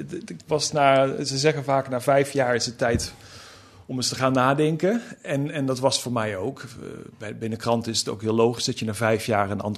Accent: Limburg, Netherlands; Dat las ik al in de bibliotheek in Noord-Limburg, waar ik vandaan kom.

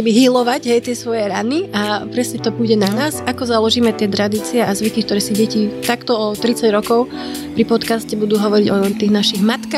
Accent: Prešov, Prešov Region, Slovakia; Ja som z Prešova, to je najväčšie mesto na Slovensku. Máme tam totálnu infraštruktúru vybavenú.

